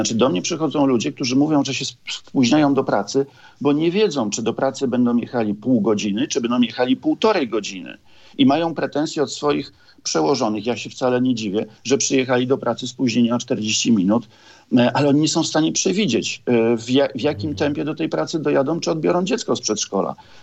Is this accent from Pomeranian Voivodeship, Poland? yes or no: yes; Gdynia, Pomeranian Voivodeship, Poland; I to mówię może nie z przykrością jako gdynianin, bardziej jako zazdrością.